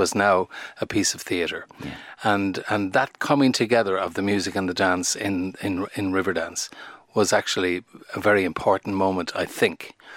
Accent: Ireland; okay, we're Irish. We can reach back into the tradition

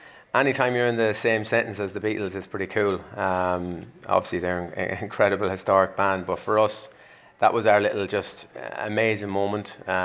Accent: Sligo, Connacht, Ireland; I grew up in Sligo, so I've lived in Sligo most of my life. But Ross's Point, I've lived here now for 11 years, so with my family

